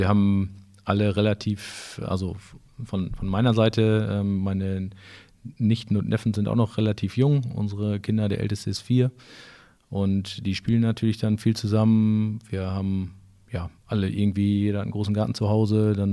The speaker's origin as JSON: {"language": "German", "town": "Hille", "region": "North Rhine-Westphalia", "country": "Germany", "said": "ich komme aus Hille, das Hiller Moor ist natürlich dann, liegt dann nahe."}